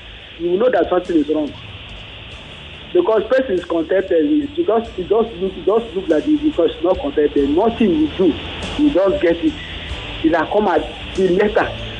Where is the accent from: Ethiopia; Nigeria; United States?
Nigeria; Abia; this may be my culture, because me, I'm from Abia State now.